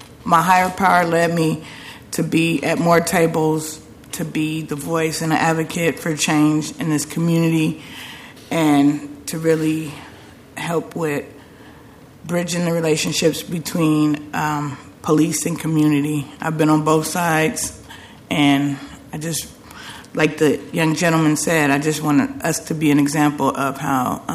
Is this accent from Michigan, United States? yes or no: no; Portland, Oregon, United States; Born and raised in Portland, Oregon.